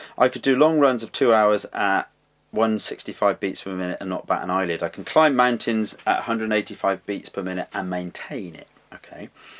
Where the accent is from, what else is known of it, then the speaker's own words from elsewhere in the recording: United Kingdom; now in Tasmania, Australia; I'm a Brit living on the small island of Tasmania off Australia.